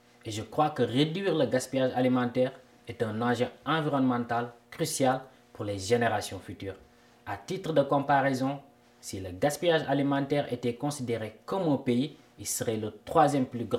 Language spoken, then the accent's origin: French; Senegal; Je viens du Sénégal, un pays en Afrique de l'Ouest